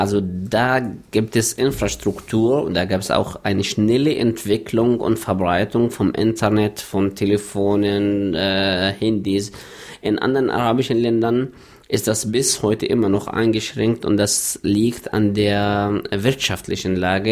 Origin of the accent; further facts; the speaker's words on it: Palestine; German is a second language; moved away as an adult; now in Dortmund, Germany; ich komme aus Palästina, habe dort, bevor ich nach Deutschland kam, Journalistik und Politik studiert. Nach meinem Bachelor bin ich im Jahr 2000 nach Deutschland gekommen